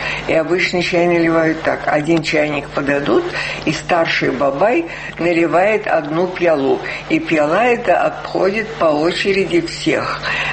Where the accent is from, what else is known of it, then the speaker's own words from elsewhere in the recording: Moscow, Russia; Мы командировочные, мы из Москвы.